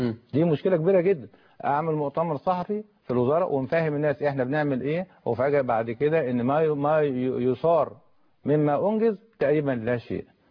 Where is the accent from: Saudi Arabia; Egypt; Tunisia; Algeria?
Egypt; انا كمواطن مصري